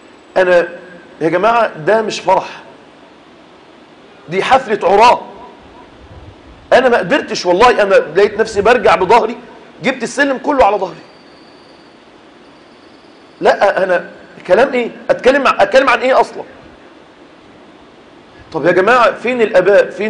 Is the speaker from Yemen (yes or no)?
no; Egypt; المركز بيقول ان احنا عندنا في مصر 13 مليون عانس لم يتزوجوا. والسر انزل القرى وانت تعرف السر